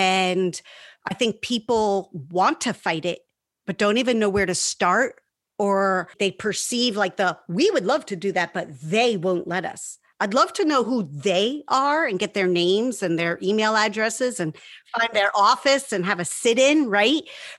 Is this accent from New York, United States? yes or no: yes; White Plains, New York, United States; And it was really something growing up in White Plains, New York, because I could walk anywhere.